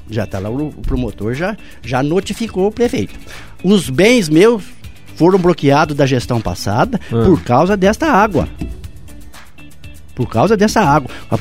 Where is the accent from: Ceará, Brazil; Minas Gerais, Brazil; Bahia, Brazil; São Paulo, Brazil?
Ceará, Brazil; Uruoca; Eu só quero mandar um abraço para a população da minha terra.